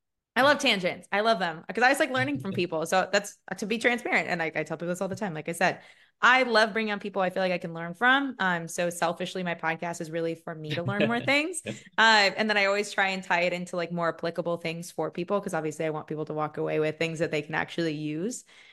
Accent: United States; I'm so American, I want to make sure everyone's happy

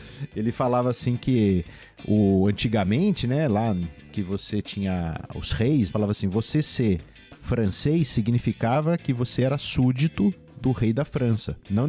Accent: Brazil; born there; Eu, por exemplo, nasci no Brasil, mas tem muita coisa que eu olho assim e eu falo, mano, eu não sou brasileiro, cara.

